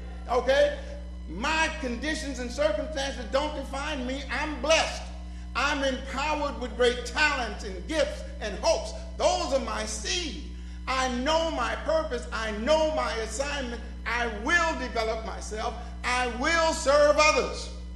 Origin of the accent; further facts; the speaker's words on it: Richmond, Virginia, United States; Now, if you'd have seen me growing up in Richmond, poor and hungry, fearful